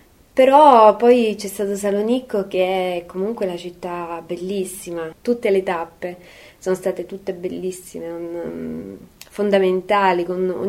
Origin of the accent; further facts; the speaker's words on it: Calimera, Apulia, Italy; sempre fatto musica salentina e poi sono di Calimera, quindi il Grico è stato sempre una parte fondamentale.